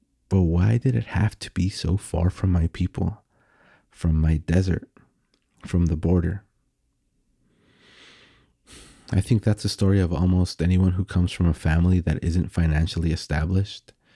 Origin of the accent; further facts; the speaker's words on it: El Paso, Texas, United States; moved away; But I was always from El Paso. I never stopped saying that. I mean, I still say that. I still refer to El Paso as home